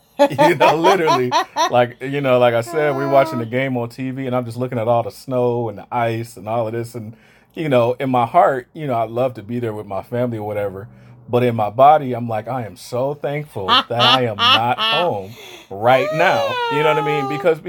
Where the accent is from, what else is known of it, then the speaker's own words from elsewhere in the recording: Detroit, Michigan, United States; now in California, United States; Even though I'm in, obviously we live in California, but born and raised in Detroit, I mean, Michigan and everything.